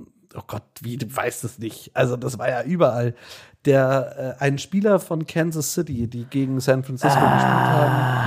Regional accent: Munich, Bavaria, Germany; born there; ich bin gebürtiger Münchner

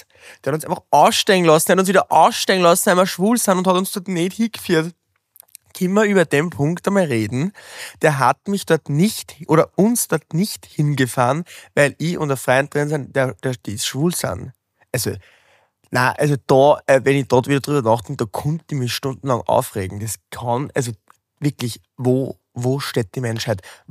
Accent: Wels, Upper Austria, Austria; Gleich mal für Österreich, für meine Heimatstadt in Wels.

